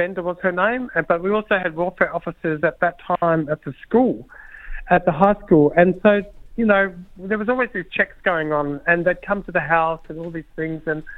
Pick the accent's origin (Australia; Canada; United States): Australia; Lockridge, Western Australia; I grew up in Lockridge, yeah.